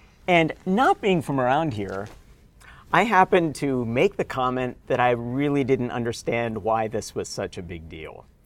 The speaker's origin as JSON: {"language": "English", "region": "East Coast", "country": "United States", "also_born_or_lived": "Maryland / Connecticut", "said": "I am from the East Coast. I'm from Maryland and Connecticut most recently."}